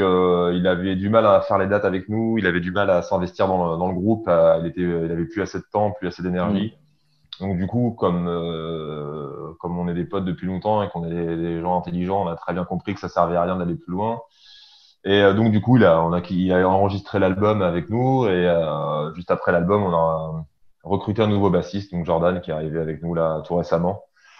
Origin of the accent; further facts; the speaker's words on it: Rouen, Normandy, France; on est français, on vient de Rouen, donc c'est en Normandie. Donc, Seine-Maritime.